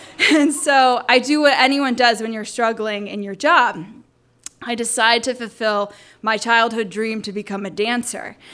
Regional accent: Michigan, United States; Everything looked like Mars to me because I'm from Michigan.

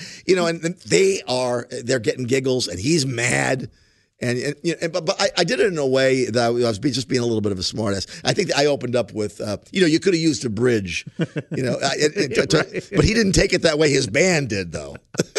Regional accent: Ireland; But I'm Irish, and this when I get mad, sometimes that burner stays on.

